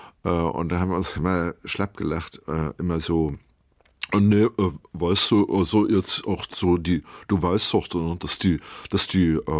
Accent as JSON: {"language": "German", "town": "Kiel", "region": "Schleswig-Holstein", "country": "Germany", "tie": "born there", "said": "Gebürtig komme ich aus Düsseldorf, einem Stadtteil von Kiel."}